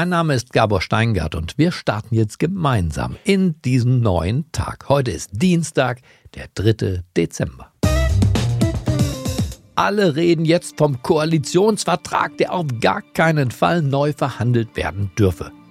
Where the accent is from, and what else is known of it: Berlin, Germany